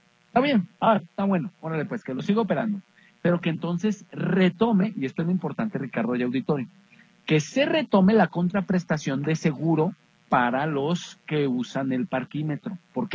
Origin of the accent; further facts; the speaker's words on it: Guadalajara, Jalisco, Mexico; tiene que quedarnos claro como tapatíos, como ciudadanos de esta ciudad